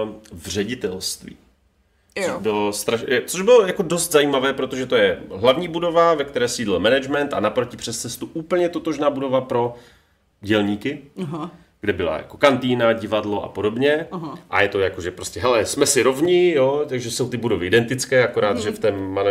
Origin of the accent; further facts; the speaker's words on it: Moravian-Silesian Region, Czechia; ty ocelárny mám doma, mám za barákem Vítkovice